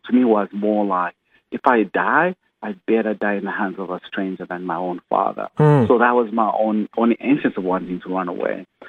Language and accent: English; Uganda; You know, well, I grew up in Uganda, poor of the poorest.